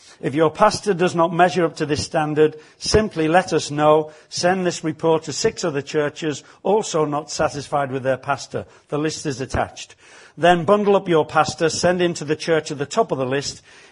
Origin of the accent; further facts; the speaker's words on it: Liverpool, North West England, United Kingdom; born there; But I was born in Liverpool.